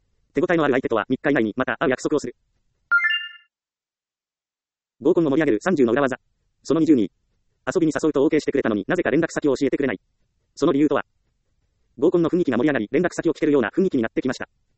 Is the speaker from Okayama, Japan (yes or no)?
no; Ehime, Japan; 例えば私は愛媛県出身です。